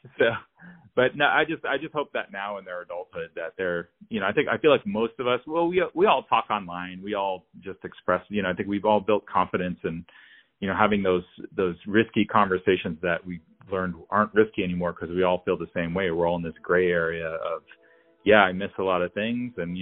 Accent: Tarrytown, New York, United States; when I was growing up in Tarrytown, I was in Tarrytown, New York. It was like elementary, middle school age.

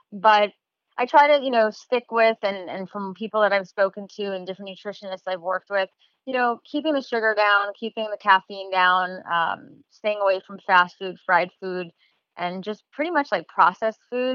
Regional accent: Fort Lauderdale, Florida, United States; also born or lived in Long Island; You know, I grew up in Fort Lauderdale. We moved from Long Island to Fort Lauderdale.

